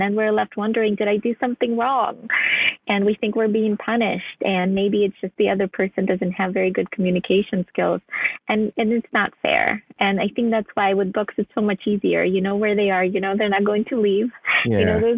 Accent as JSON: {"language": "English", "country": "Ukraine", "tie": "born or raised there", "said": "Well, I was born and raised in Ukraine, and books were just in general a big part of my childhood."}